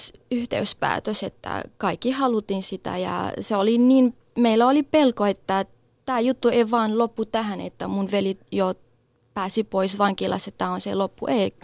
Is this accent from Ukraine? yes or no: no; Syria; Finnish is a second language; kyllä mä oon syyrialainen ja se tarkoittaa sitä, että mä oon syyrialainen.